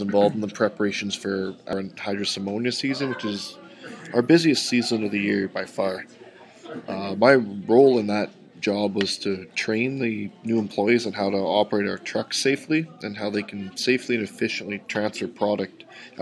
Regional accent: Gibbon, Alberta, Canada; I was born and raised in Gibbon, Alberta, so not too far from this area. And I'm 20 years old.

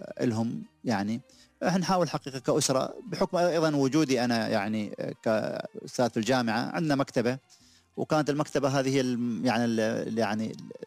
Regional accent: United Arab Emirates; نحن أبناء الإمارات صغارا وكبارا

